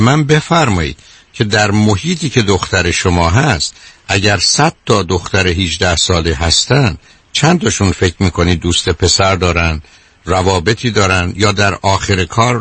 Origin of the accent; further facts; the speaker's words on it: Iran; ما چون ایرانی هستیم